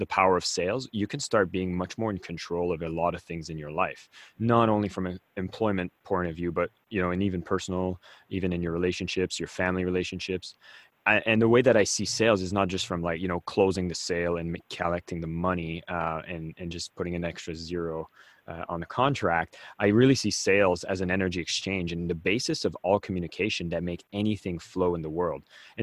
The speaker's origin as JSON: {"language": "English", "country": "Canada", "said": "I'm originally from Canada"}